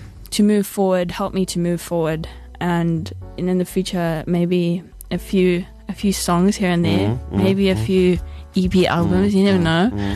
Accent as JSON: {"language": "English", "region": "KwaZulu-Natal", "country": "South Africa", "accent": "KZN", "said": "Yeah, that's my KZN accent coming out."}